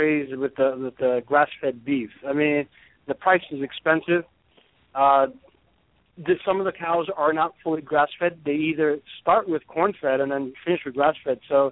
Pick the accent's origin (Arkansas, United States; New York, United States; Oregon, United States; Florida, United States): New York, United States; I grew up in New York eating food that wasn't organic or all natural, and I grew up pretty healthy.